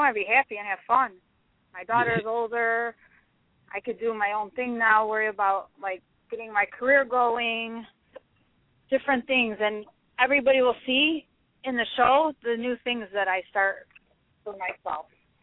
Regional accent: Chicago, Illinois, United States; because I am born and raised in Chicago, and I know that when Daley was in office, it wasn't quite as bad.

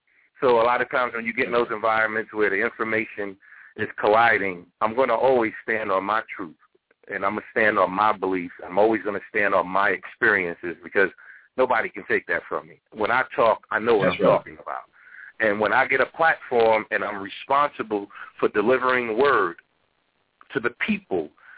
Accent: New York City, New York, United States; I grew up clashing. I'm from New York, from Harlem. I grew up with slap boxing.

